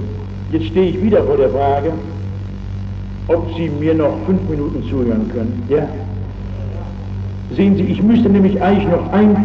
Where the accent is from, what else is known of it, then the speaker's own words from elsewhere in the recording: North Rhine-Westphalia, Germany; Es gibt eine köstliche Geschichte von einem Mann aus meiner Gegend, ich komme aus dem Rheinland